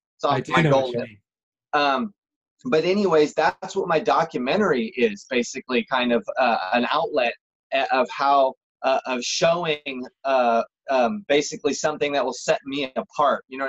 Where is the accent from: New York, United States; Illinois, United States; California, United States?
California, United States; Oakley; I grew up in the Bay Area in Oakley, California. So Tahoe was about an hour drive.